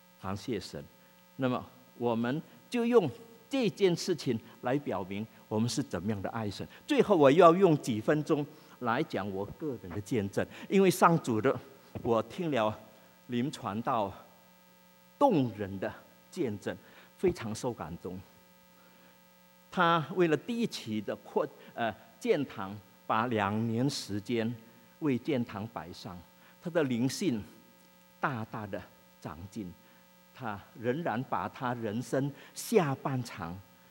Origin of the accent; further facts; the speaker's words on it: Indonesia; 我是出生长大在印尼的华侨，18岁，1956年高中毕业以后